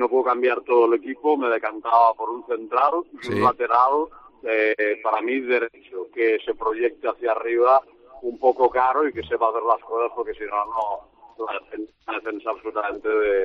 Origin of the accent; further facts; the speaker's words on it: Sant Cugat, Catalonia, Spain; de Sant Cugat.